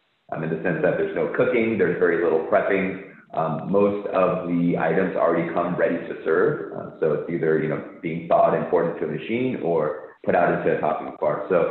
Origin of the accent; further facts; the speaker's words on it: California, United States; So I grew up in Southern California.